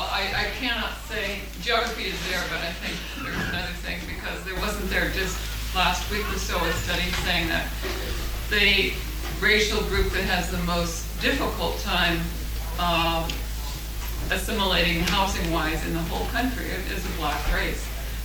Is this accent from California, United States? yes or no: yes; San Francisco, California, United States; also born or lived in Detroit; I come from San Francisco, which is a very racially mixed city. And I've lived in Detroit, which is a very